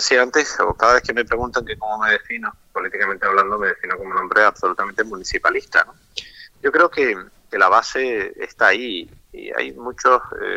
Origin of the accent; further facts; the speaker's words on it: Los Realejos, Canary Islands, Spain; Yo soy alcalde del municipio de Los Ralejos, soy de Los Ralejos